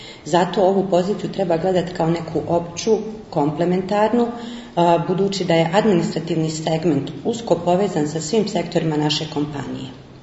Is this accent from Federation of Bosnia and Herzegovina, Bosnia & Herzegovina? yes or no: yes; Zenica, Federation of Bosnia and Herzegovina, Bosnia & Herzegovina; now in Sarajevo, Bosnia & Herzegovina; Rođena sam u Zenici, ali već više od dvije decenije živim u Sarajevu. Osnovno srednje obrazovanje završavam u rodnom gradu